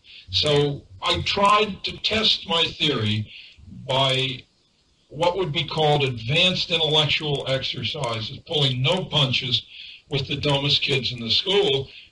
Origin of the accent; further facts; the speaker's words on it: Monongahela, Pennsylvania, United States; I'm from Monongahela. That's bad Western Pennsylvania. We're neighbors.